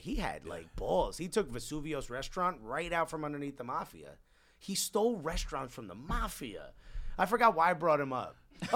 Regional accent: Newark, New Jersey, United States; Dude, when I grew up in Newark, do you guys know who Sharp James is?

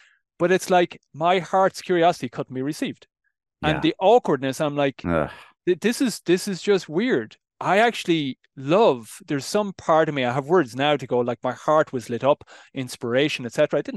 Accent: Ireland; I was the first in my family, like growing up in Ireland, Roman Catholic Ireland. I mean, you know, devout Roman Catholic Christian

